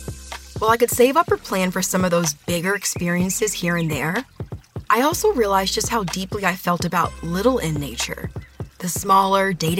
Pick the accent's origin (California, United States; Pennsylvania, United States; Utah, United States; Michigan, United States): California, United States; Los Angeles; As a kid growing up in Los Angeles, I loved being outside.